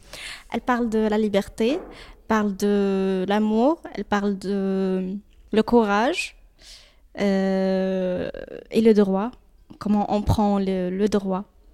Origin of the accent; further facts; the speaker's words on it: Tunisia; moved away; Je viens de Tunisie depuis 8 mois.